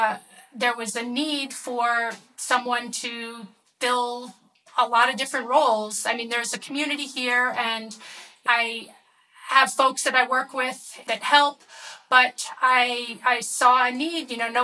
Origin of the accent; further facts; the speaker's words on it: New York, United States; I come from New York. And, you know, there you kind of take everything for granted being a Jewish person.